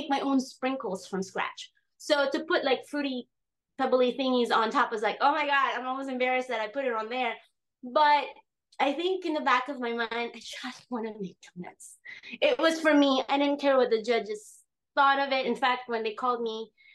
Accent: Hawaii, United States; I'm also from Hawaii. Okay. So we don't do 60 minute cooking. We hang out, you know, we're like talking story in between.

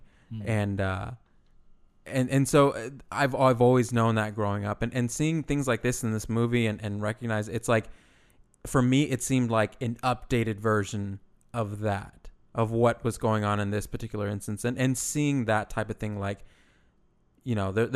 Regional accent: Texas, United States; growing up in Texas, Texas is very split right down the middle.

